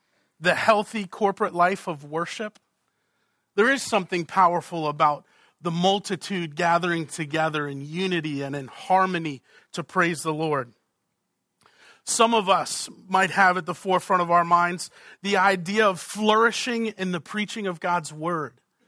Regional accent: Boston, Massachusetts, United States; also born or lived in Virginia; Well, I was born in Virginia. I grew up in Boston.

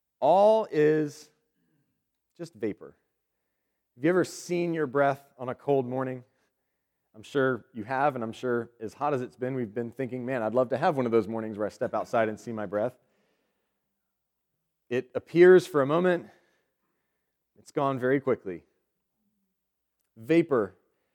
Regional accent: United States; That's hard for me as an American to imagine because I'm very good at complaining. It's in my blood.

